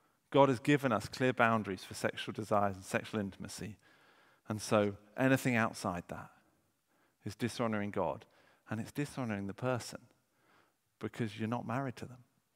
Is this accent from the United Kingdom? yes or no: yes; United Kingdom; We don't talk about it, of course. We're British.